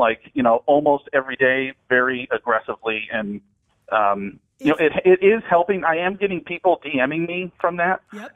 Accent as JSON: {"language": "English", "town": "Charleston", "region": "South Carolina", "country": "United States", "said": "The number one town in the United States of America, Charleston"}